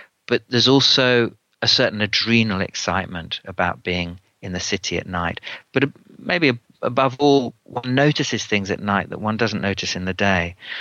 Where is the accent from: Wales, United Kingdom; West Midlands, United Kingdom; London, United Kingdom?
London, United Kingdom; Sorry to be so parochial as a Londoner myself.